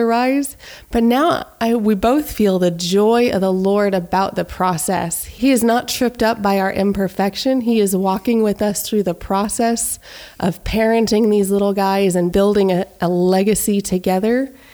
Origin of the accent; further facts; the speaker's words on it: Kansas City, Missouri, United States; now in Nashville, United States; We live in Nashville. We've lived here for about a year and a half. We are transplants from Kansas City, and we're loving it.